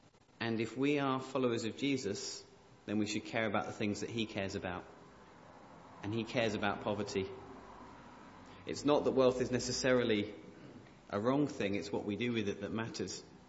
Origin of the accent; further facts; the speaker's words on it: United Kingdom; born there; I was born in Britain, a very wealthy country.